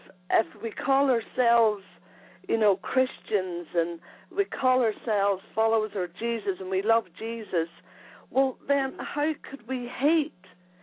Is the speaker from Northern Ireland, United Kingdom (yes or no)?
yes; Northern Ireland, United Kingdom; We all know about Northern Ireland. Growing up in Northern Ireland about Protestants and Catholics.